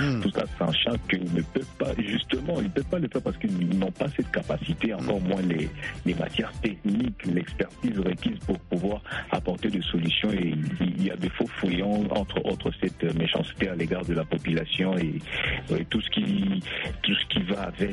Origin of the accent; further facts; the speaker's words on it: DR Congo; Mais chez nous, en République démocratique du Congo, tel n'est pas le cas.